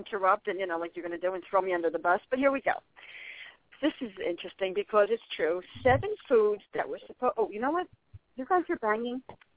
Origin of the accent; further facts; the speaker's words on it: New Jersey, United States; You know, I'm from New Jersey. I'm like quick.